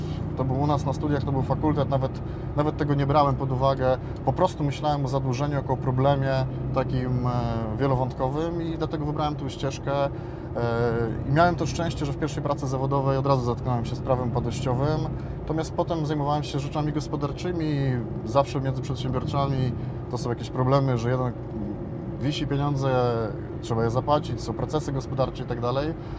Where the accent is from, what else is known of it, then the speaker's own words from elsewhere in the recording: Lublin Voivodeship, Poland; Z Lubelszczyzny pochodzę, tak.